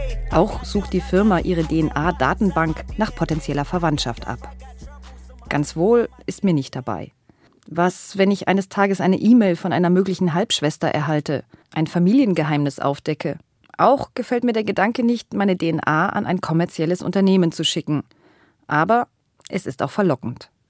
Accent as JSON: {"language": "German", "town": "Munich", "region": "Bavaria", "country": "Germany", "tie": "born or raised there", "said": "Ich bin nach München gefahren, in meine Heimat, um meine Eltern zu besuchen."}